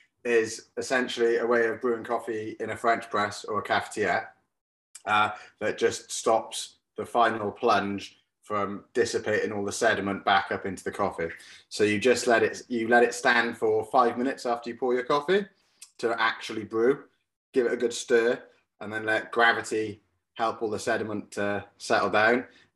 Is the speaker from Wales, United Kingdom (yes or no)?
yes; Swansea, Wales, United Kingdom; now in Bristol, United Kingdom; I come from Swansea, but I now live in Bristol